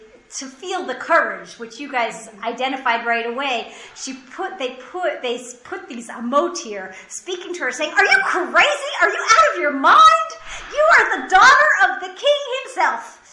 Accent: Washington, District of Columbia, United States; I'm from Washington, D.C., so I think I was raised to think, you know, like the government knows what they're doing.

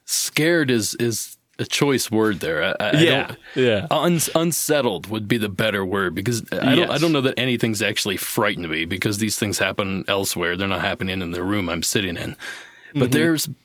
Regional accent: Ohio, United States; The first one took place in my home state of Ohio

